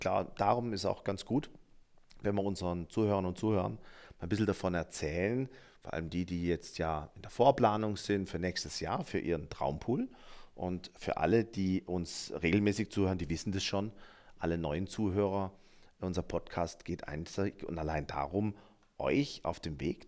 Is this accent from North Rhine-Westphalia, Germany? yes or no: no; Baden-Württemberg, Germany; Wir können, also in meiner Heimat sagt man, wir können alles außer Hochdeutsch.